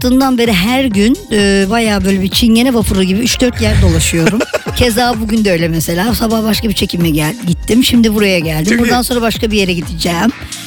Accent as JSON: {"language": "Turkish", "town": "Kadıköy", "region": "Istanbul", "country": "Turkey", "said": "Onun için ben Kadıköylüyüm."}